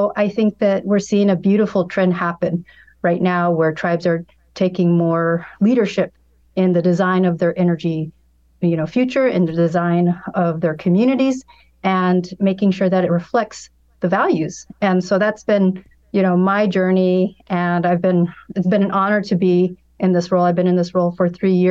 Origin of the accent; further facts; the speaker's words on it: Arizona, United States; I grew up in Arizona and our connection to land, you know, goes way back before states formation.